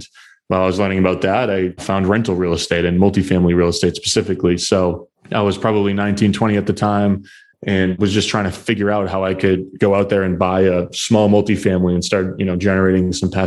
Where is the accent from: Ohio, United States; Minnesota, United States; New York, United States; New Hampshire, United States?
New Hampshire, United States; not too far from my hometown up in New Hampshire, about an hour north of Boston.